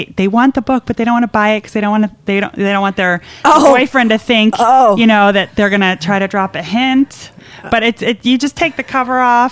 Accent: Illinois, United States; rhubarb was the one thing we grew in my suburban neighborhood growing up in Illinois.

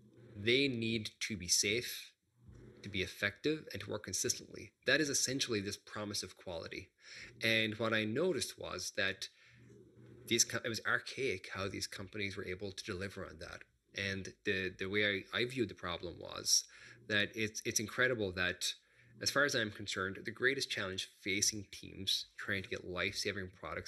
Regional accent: Ireland; So the short version of my story so far is that I'm from Ireland.

